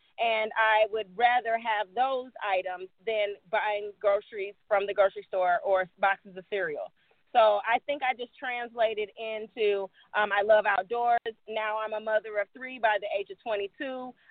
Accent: Midwest, United States; I was raised in the Midwest. And, you know, outdoors was everything.

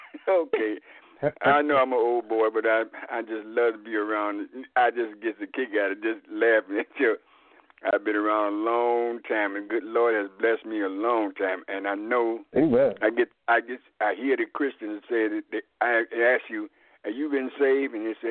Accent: the South, United States; I came from the South, and I've seen a man look just like him every

